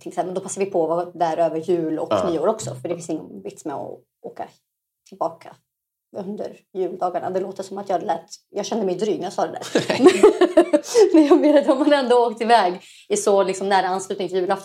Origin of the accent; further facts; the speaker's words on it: Stockholm County, Sweden; accent: Stockholm; hon tror hon är 08 för att jag pratar stockholmska